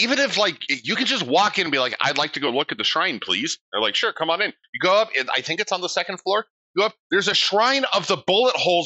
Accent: California, United States; when I told him I was from California.

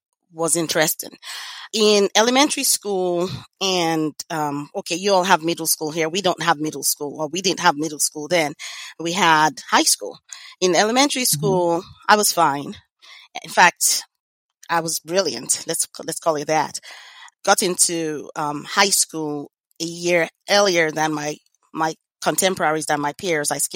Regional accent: Lagos, Nigeria; now in United States; I grew up in Lagos, Nigeria

